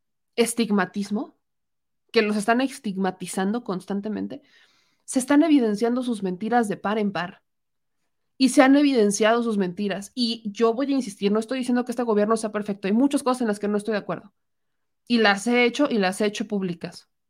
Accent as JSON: {"language": "Spanish", "country": "Mexico", "said": "Yo no hubiera tenido la oportunidad de nacer en este país. Y soy mexicana 100%. Mis raíces son extranjeras, pero más mexicanas que nunca."}